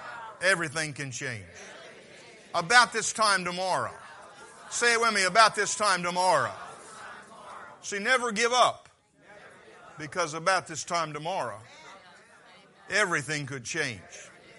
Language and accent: English; Vienna, Maryland, United States; I was born and raised in Vienna, and so, you know, I didn't even know Salisbury existed